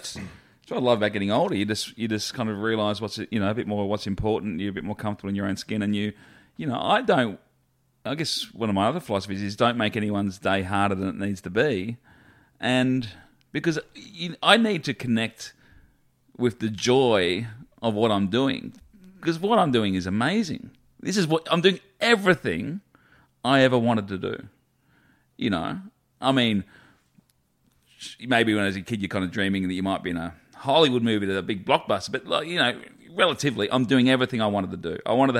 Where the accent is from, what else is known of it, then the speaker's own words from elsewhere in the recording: Australia; I'm never going to be not proud of being Australian.